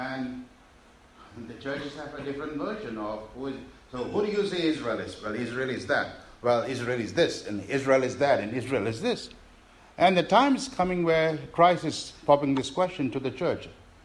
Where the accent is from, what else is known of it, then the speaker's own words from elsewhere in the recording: Singapore; what I plan, I'm a Singaporean, I plan.